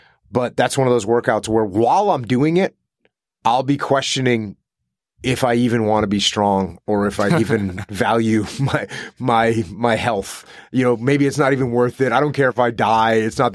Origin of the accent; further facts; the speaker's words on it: New England, United States; I grew up in New England.